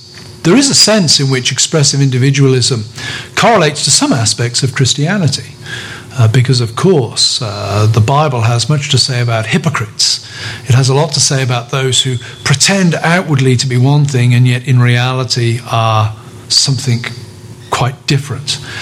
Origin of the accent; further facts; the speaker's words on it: England, United Kingdom; I grew up in England. The idea of reserve, of not expressing one's emotions in public, was very, very important to the kind of upbringing I had.